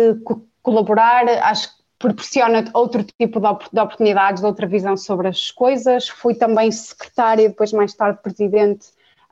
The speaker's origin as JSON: {"language": "Portuguese", "region": "Braga", "country": "Portugal", "also_born_or_lived": "Lisbon", "moved": "as an adult", "said": "Eu saí de Braga e vivi 6 anos em Lisboa, trabalhei em empresas internacionais."}